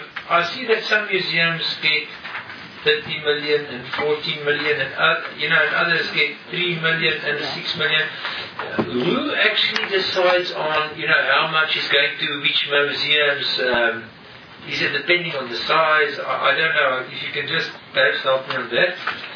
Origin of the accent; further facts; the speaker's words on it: Northern Cape, South Africa; I'm from the Northern Cape